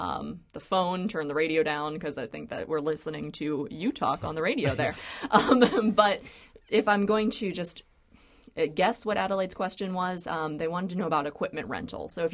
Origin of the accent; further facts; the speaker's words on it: Pittsburgh, Pennsylvania, United States; I'm born and raised in Pittsburgh, I can plug Seven Springs.